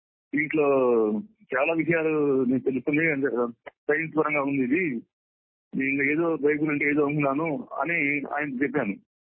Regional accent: Chintalapudi, Andhra Pradesh, India; also born or lived in Guntur; అమ్మ వాళ్ళేమో గుంటూరులో ఉండేవాళ్ళు, నేనేమో మా అమ్మమ్మ ఊరు చింతలపూడి నందివెలుగు పక్కన ఉండేది. దిగుదల నందివెలుగు మధ్యలో ఉండేది చింతలపూడి అనే ఊరు.

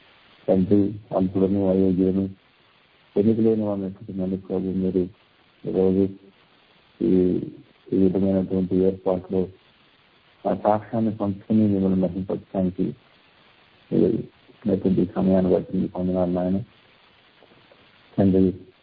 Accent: Nidubrolu, Andhra Pradesh, India; మా నాన్నగారు అక్కడికి వచ్చేసారు. మేమంతా అక్కడే ఉండటం జరిగింది. నా పుట్టుక పెరగటం అంతా కూడా నా విద్యా సంస్థం నిడుగురోలు గ్రామం నుంచి జరిగింది.

